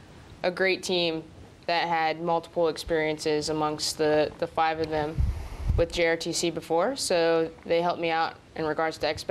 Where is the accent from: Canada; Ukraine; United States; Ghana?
United States; Indiana; I'm originally from Indiana, sir.